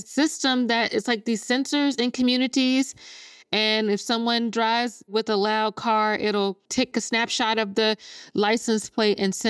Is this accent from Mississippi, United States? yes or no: yes; Jackson, Mississippi, United States; Yeah, so I'm born and raised in Jackson, Mississippi.